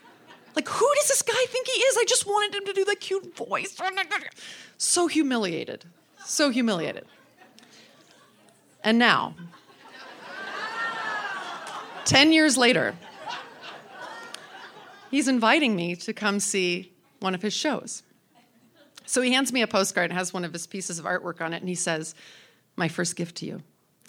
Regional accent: Boise, Idaho, United States; I said, well, I'm from Boise, so to work in Boise somehow.

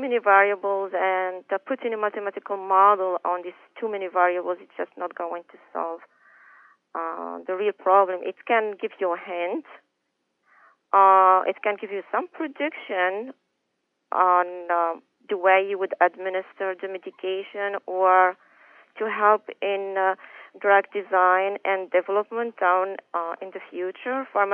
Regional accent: Morocco; and I grew up in Morocco, which is a kind of a little bit different.

